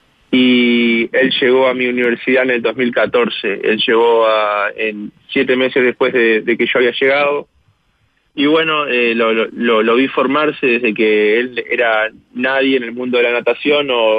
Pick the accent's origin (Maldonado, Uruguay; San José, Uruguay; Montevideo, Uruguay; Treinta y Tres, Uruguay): Maldonado, Uruguay; Yo soy de Maldonado, así que el tener el mar cerca era elemental para mí aprender a nadar.